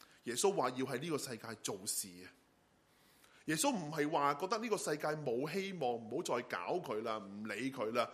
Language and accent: Cantonese; Hong Kong; 以往我们香港人讲基建，我们讲我们的 infrastructure